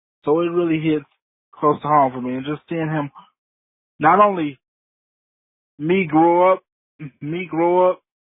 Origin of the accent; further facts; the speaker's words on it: Chicago, Illinois, United States; because I grew up in Chicago. Granted, not on the same side as Derrick Rose